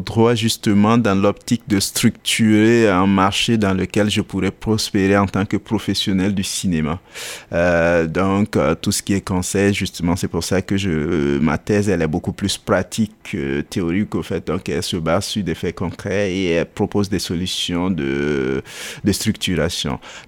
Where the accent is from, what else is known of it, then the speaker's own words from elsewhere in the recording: Burkina Faso; je dirais que je suis d'origine du Burkinabé et j'ai fait mes études au Burkina.